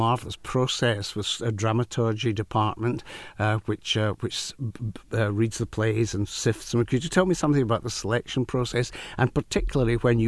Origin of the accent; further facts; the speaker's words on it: United Kingdom; I know as a boy growing up in Britain